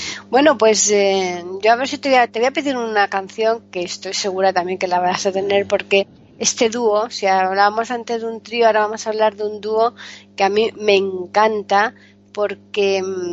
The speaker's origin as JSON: {"language": "Spanish", "region": "Andalusia", "country": "Spain", "said": "Yo, sin embargo, soy andaluza y también allí existe el seseo y yo, sin embargo, no lo utilizo."}